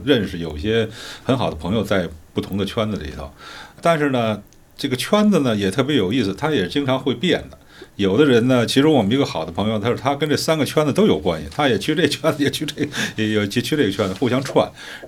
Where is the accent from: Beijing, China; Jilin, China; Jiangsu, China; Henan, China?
Beijing, China; 因为我是土生土长的北京人